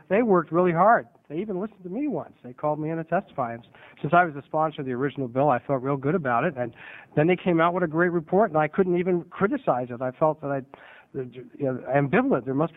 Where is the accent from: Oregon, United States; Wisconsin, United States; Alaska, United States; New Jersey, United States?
Oregon, United States; Salem; Men there, excuse me, I'm … from Salem.